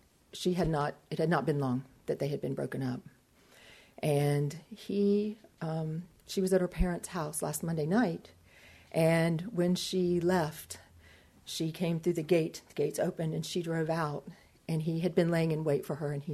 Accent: the South, United States; I'm from the South. You know, we're an eye for an eye type of group there, you know?

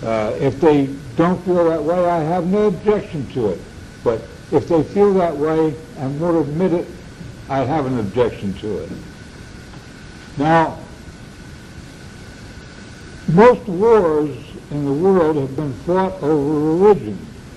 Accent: East Orange, New Jersey, United States; born there; I was born in East Orange, New Jersey.

